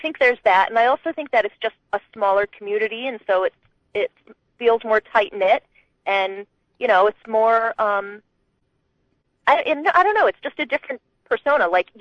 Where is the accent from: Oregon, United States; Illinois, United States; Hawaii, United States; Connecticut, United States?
Connecticut, United States; also born or lived in Boston; It's that I grew up in Connecticut, but I was born in Boston, and...